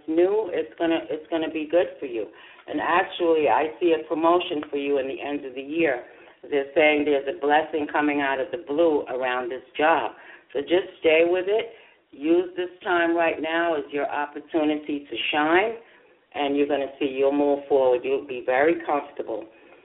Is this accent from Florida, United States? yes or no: no; New York, United States; accent: New York; I'm a New Yorker. I move.